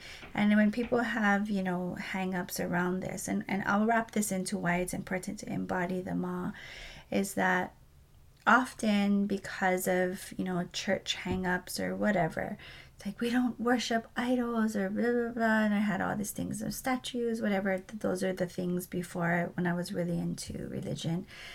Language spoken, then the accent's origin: English; Hawaii, United States; And, you know, as a Hawaiian, like, our rituals get a little, I don't know, confusing, I guess, because there's still a lot of hukihuki with Christianity and being Hawaiian.